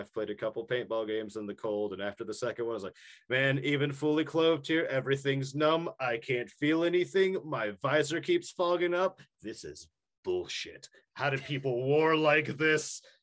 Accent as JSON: {"language": "English", "region": "New York", "country": "United States", "said": "I'm from New York originally, so I used to just have an affinity for it."}